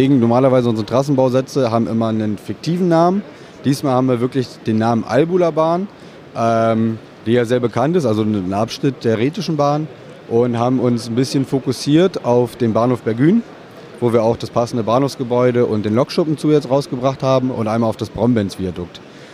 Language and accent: German; Bremerhaven, Bremen, Germany; now in Wangen, Germany; Von der Nordsee aus Bremerhaven. Und von da aus ging es dann direkt ins Allgäu nach Wangen.